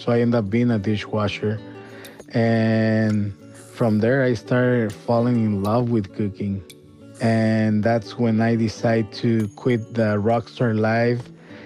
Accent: Querétaro, Mexico; English is a second language; I'm the cook at Evil Cooks. I grew up in Mexico in a small town called Querétaro. I grew up really poor

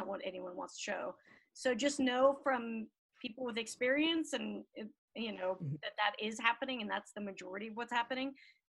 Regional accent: Salt Lake City, Utah, United States; But yeah, growing up in Salt Lake, I'm like, I know all these women are part of this, but I think that they lost me a long time ago.

